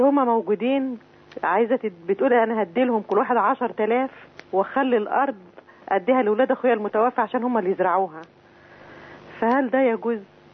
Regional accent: Gharbia, Egypt; الغربية أنا من الغربية

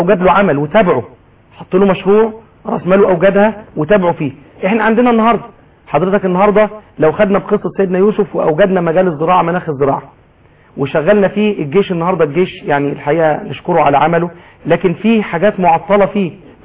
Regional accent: Egypt; احنا كشعب مصري

